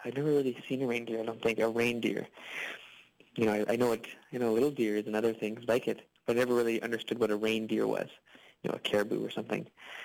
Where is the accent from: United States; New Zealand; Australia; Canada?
Canada; Fishing Lake Metis Settlement, Alberta; I'm from the Fishing Lake Métis Settlement. It is protected land that we negotiated with the province in the province of Alberta. It's the only protected Métis land in the country, actually.